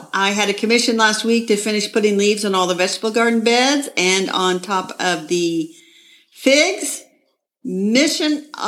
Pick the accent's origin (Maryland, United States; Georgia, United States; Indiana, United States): Indiana, United States; Indianapolis; from Indianapolis, Indiana, where I garden on a suburban lot measured in square feet.